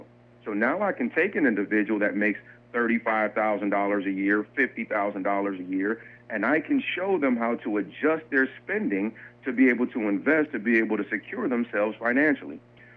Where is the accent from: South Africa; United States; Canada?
United States; Detroit, Michigan; now I come from Detroit, and so as I was born and raised in Detroit, almost everyone worked at one of the factories of the Big Three.